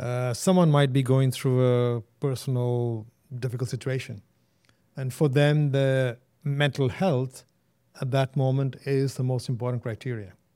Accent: India; moved away as an adult; now in United States; And I remember when I moved from India to the US as a student, the biggest learning I had was not necessarily about American culture.

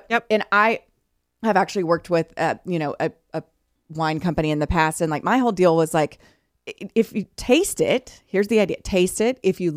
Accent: Plainview, Texas, United States; You know, I grew up in Plainview, Texas, which is a very small town.

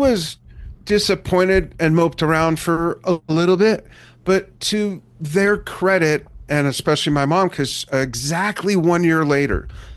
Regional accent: Los Angeles, California, United States; and I grew up in Los Angeles, music distribution was different on the airwaves.

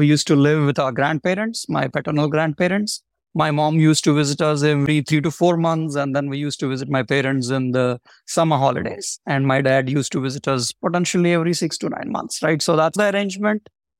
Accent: Andhra Pradesh, India; also born or lived in Hyderabad; I was born in Hyderabad, the capital of Telangana right now, but I was brought up in a village in East Godavari district in Andhra Pradesh. And I was brought up by my grandparents.

